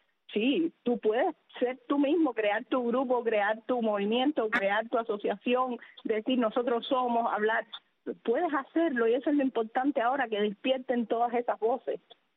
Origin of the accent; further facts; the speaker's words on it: Cuba; Somos ciudadanas, ciudadanos cubanos